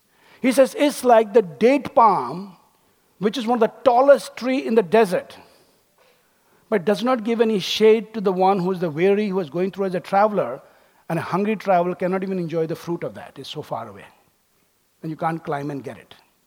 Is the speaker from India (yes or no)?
yes; India; born there; My father was born in what now we call Pakistan, and I was born in India. When we were growing up, I had to learn Urdu to speak to my father. I had to learn Punjabi to speak to my mother. I had to learn Pashto to speak to my grandmother.